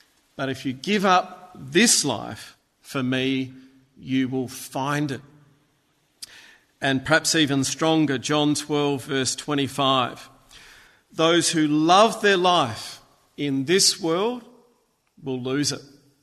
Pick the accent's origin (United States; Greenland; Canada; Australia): Australia; Aberfoyle Park, South Australia; growing up in Aberfoyle Park, we had these T-shirts that had on the back, "Choose Life,"